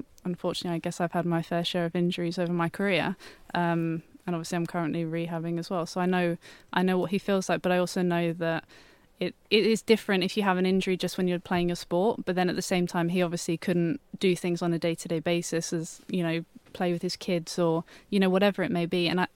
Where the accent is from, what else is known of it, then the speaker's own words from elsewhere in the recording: United Kingdom; As a Brit